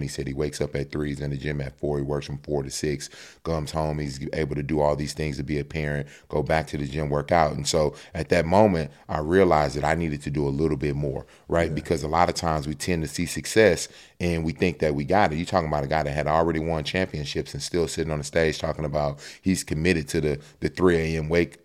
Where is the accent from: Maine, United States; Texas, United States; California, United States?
Texas, United States; Houston; All in Atlanta. I'm from Houston, but right. I refused to go back home.